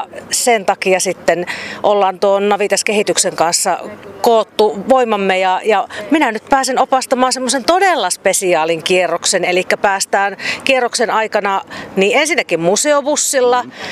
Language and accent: Finnish; Varkaus, North Savo, Finland; minä olen hurahtanut kotikaupunkini kauneuteen siinä samalla.